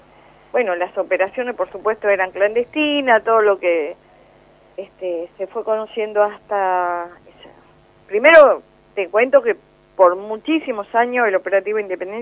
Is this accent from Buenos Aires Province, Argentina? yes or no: no; Tucumán, Argentina; now in Buenos Aires, Argentina; yo vivo en Buenos Aires, ¿eh? O sea, soy tucumana, pero vivo en Buenos Aires desde lo que fue mi liberación de la escuelita de Samayá.